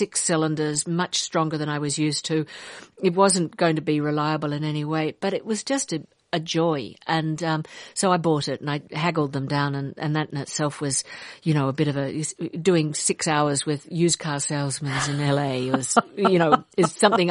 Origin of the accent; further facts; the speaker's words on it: Australia; for me as a kid growing up in Australia